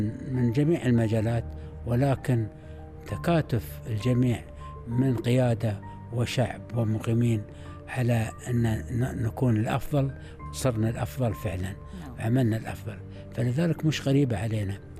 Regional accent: Qatar; أول شيء نحن عندنا طابعتنا كقطريين

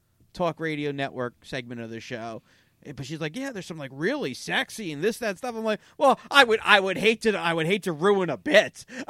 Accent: Bergenfield, New Jersey, United States; My hometown, where I grew up, Bergenfield, New Jersey

